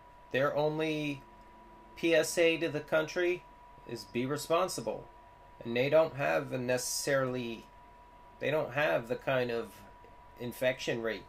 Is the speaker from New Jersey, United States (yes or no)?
yes; Ocean Grove, New Jersey, United States; I live in Neptune. I used to live in Bradley Beach. I used to live in Ocean Grove. I grew up in Ocean Grove